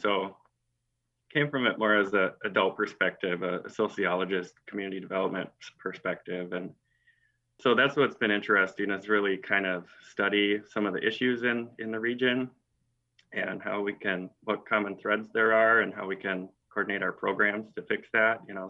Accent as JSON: {"language": "English", "town": "Bemidji", "region": "Minnesota", "country": "United States", "tie": "born or raised there", "said": "Well, I grew up in Bemidji, playing hockey and soccer and baseball and traveling all over, you know, hibbing and up on the range and all over the region."}